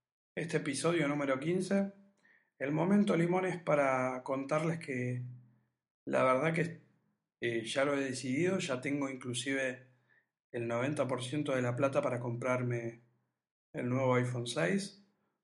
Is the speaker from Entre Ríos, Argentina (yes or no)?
no; Buenos Aires, Argentina; yo soy de Capital Federal